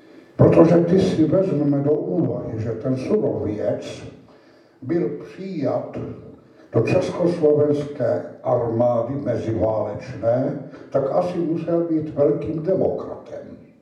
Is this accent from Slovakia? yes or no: yes; Slovakia; já i když pocházím ze Slovenska, ale poměrně omezeně se zabývám s tou slovenskou problematikou